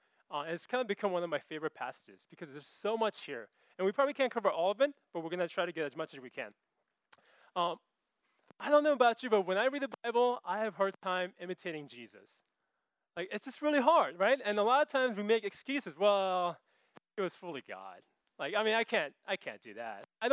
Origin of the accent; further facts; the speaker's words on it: California, United States; So growing up in the Bay Area, I realized that things have been changing pretty rapidly around us.